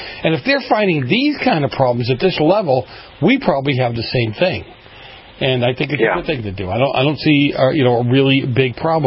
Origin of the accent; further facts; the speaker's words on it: Boston, Massachusetts, United States; I said, look, I grew up in Boston, and I grew up in the 70s when there was a lot of mafia influence there.